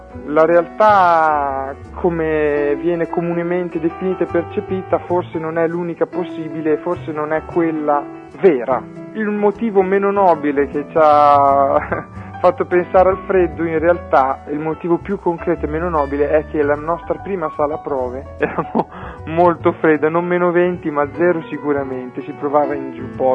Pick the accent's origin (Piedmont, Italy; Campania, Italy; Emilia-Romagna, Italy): Emilia-Romagna, Italy; io sono romagnolo